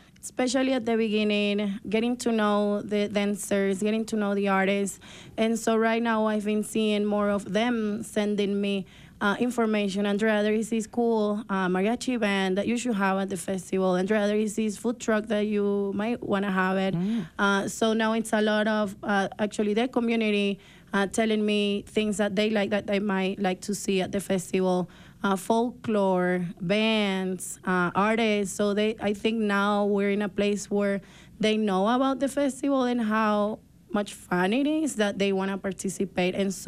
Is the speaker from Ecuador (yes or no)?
yes; Ecuador; I come from Ecuador, and I always loved my culture.